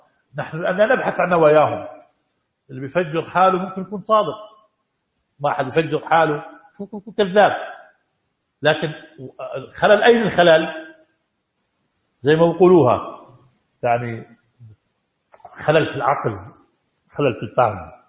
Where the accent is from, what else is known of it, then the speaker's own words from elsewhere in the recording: Jordan; ما عندنا في الأردن ولا شيء